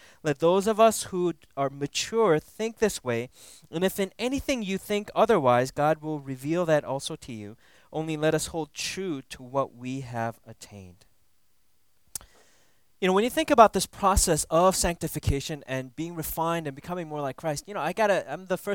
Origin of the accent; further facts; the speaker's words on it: Minnesota, United States; now in Texas, United States; I grew up in Minnesota and, you know, I used to like ski like every weekend.